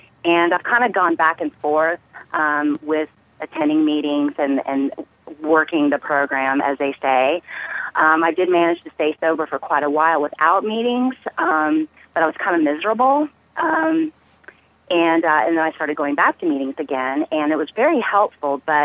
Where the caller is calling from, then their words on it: North Carolina, United States; Yeah, I'm calling from North Carolina.